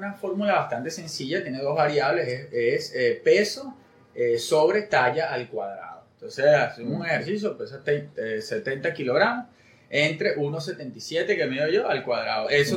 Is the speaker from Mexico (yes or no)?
yes; Mexico; Yo tuve la oportunidad de viajar allá, de hecho soy mexicano.